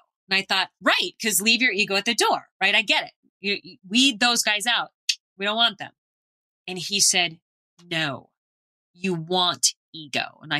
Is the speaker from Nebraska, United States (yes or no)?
no; Phoenix, Arizona, United States; I grew up in Phoenix and I never got to do that.